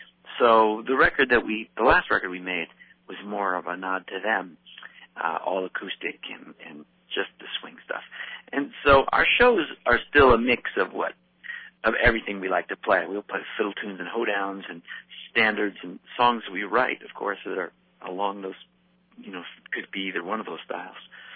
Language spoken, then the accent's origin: English; Northeast, United States; now in Texas, United States; I'm from the Northeast.